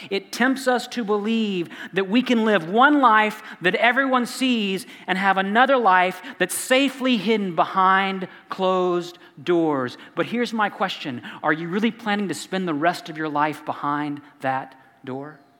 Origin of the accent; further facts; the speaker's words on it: Arkansas, United States; I'm from Arkansas. This wasn't Disneyland.